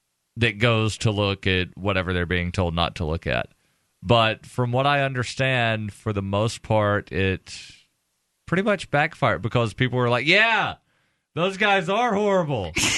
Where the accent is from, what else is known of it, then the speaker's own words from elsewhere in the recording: the South, United States; also born or lived in Pennsylvania; You know, I'm from the South originally, so when I heard festival, June, all right, take shorts and some t-shirts.